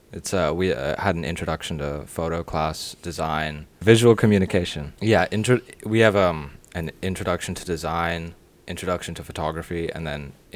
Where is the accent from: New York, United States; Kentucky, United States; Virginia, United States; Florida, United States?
Virginia, United States; Fairfax; I'm from Fairfax, Virginia, which is like a DC suburb, about 30 minutes out from the capital.